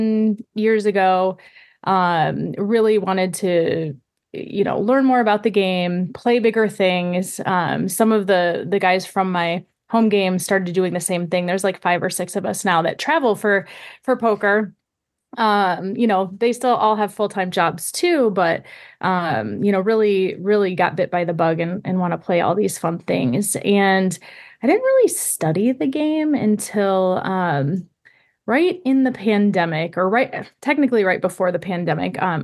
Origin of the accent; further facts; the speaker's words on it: Michigan, United States; now in Chicago, United States; So I live in the Chicago suburbs, lived here for a long time. I grew up in Michigan.